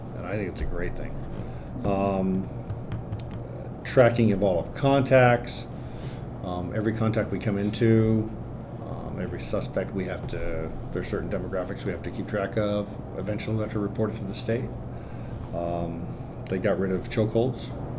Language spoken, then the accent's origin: English; Iowa, United States; I'm from a little town in north central Iowa, and my dad started the reserve program in my hometown in the 60s.